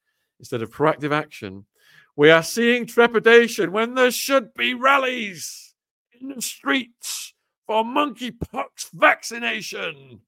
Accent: Widnes, North West England, United Kingdom; One of them was a sports guy involved in rugby in Widnes, my hometown.

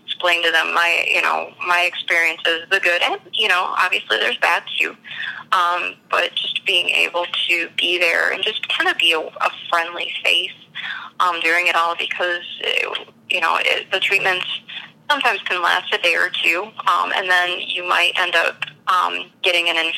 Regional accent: Saginaw, Michigan, United States; So, yeah, I grew up in Saginaw, and it was about an hour and a half drive

